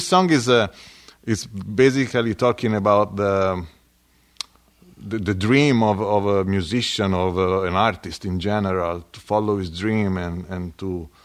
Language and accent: English; Livorno, Tuscany, Italy; I'm from Tuscany. I'm from Livorno area, which is on the west coast, basically, very close to the sea. And not far away from Pisa, just 30 minutes and 1 hour from Florence. So let's say the west coast, central Italy.